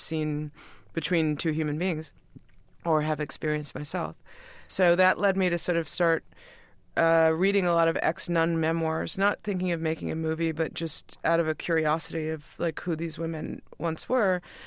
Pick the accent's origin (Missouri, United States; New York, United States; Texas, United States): New York, United States; New York City; we grew up in New York in the city for the weekend